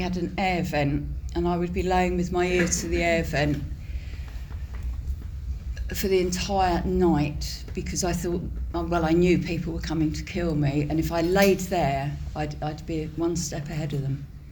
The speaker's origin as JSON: {"language": "English", "region": "South East England", "country": "United Kingdom", "tie": "born or raised there", "said": "I grew up in Kent and I wasn't, it was just a blag."}